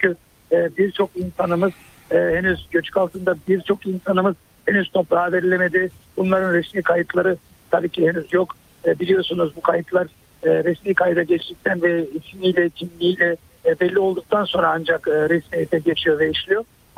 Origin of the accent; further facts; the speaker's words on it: Adıyaman, Turkey; Baba mahallem, doğup büyüdüğüm mahalle.